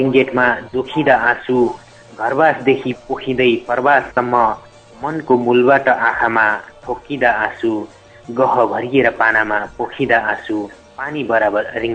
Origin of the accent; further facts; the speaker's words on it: Khotang, Koshi Province, Nepal; now in Malaysia; मेरो खोटाङ हो मेरो खोटाङको वपलुखा गाविस वार्ड नम्बर 6 पर्छ